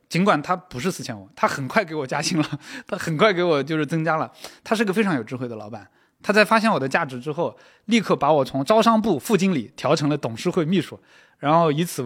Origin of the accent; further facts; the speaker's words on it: Jiangsu, China; 我本身是江苏人，所以你看江浙沪的人的感觉又不一样。